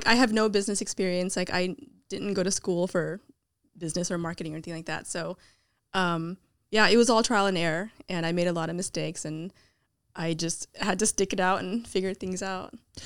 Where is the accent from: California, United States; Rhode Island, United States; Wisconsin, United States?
California, United States; Milpitas; I grew up in Milpitas, which was a really small town.